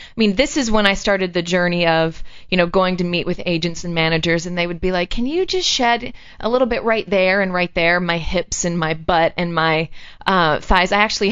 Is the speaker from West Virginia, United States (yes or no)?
yes; West Virginia, United States; I'm from West Virginia.